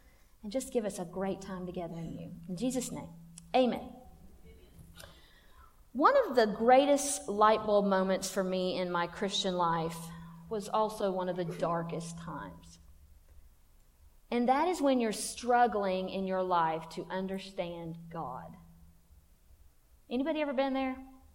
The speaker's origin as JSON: {"language": "English", "town": "Leesville", "region": "South Carolina", "country": "United States", "said": "I am married. My husband's a pastor. We're from Leesville, South Carolina."}